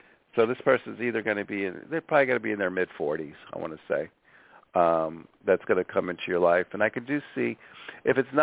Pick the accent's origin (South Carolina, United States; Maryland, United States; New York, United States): New York, United States; Oceanside; born there; So, yeah, I was born in the Oceanside area, Allen Park, Nassau County. That's where I was born.